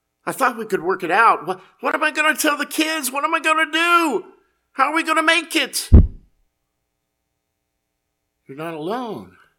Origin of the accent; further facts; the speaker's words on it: Kansas, United States; now in Texas, United States; I was brought up and raised in Kansas. The plural that we used up there was you guys. Okay? You guys. It wasn't until I found my way to Texas that I learned to say you all.